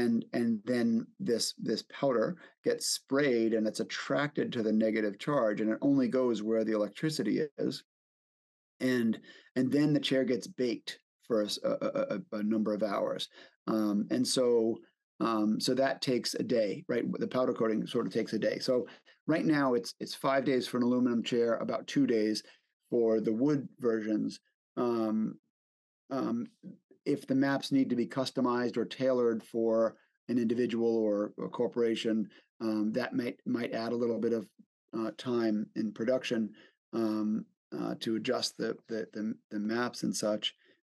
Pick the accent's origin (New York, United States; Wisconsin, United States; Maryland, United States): New York, United States; New York City; now in Boston, United States; I'm originally from New York, and though we're in Boston now, there's a certain personal passion, I would say, for Manhattan and for the city.